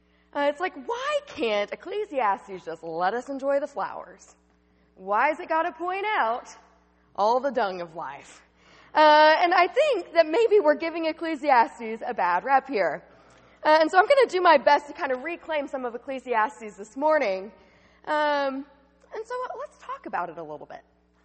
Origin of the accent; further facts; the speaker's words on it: Atlanta, Georgia, United States; Such an adventure for a girl who was growing up in Atlanta, Georgia.